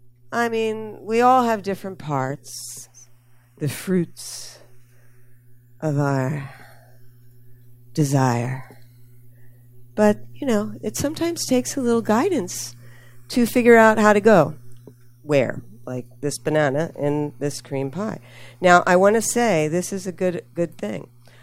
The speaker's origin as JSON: {"language": "English", "town": "Philadelphia", "region": "Pennsylvania", "country": "United States", "tie": "born or raised there", "said": "in Philly, my hometown."}